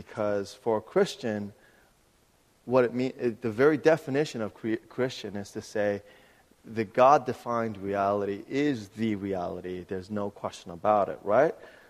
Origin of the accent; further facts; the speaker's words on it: New York, United States; I'm especially excited because I'm a New Yorker. It's a revival of New York basketball.